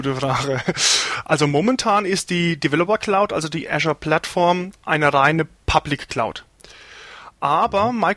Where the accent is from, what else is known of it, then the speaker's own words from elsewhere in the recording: Germany; Also, ja, wirklich, wir als Deutsche, wir könnten uns das eigentlich am besten merken, wenn wir so ans südhessische Ärger denken, ne?